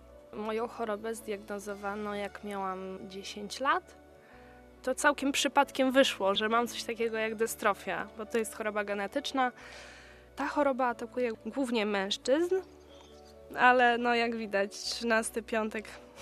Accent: Lebiedzin, Podlaskie Voivodeship, Poland; Całe dzieciństwo spędziłam w Lebiedzinie.

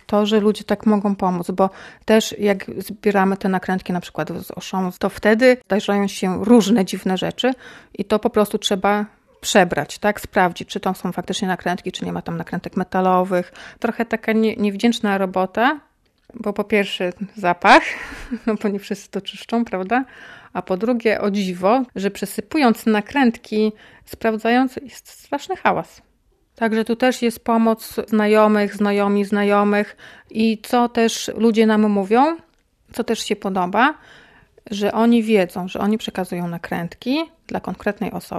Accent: Krajewo, Podlaskie Voivodeship, Poland; ponieważ ja pochodzę z Krajewa, to też w Krajewie tam znajomi zbierają

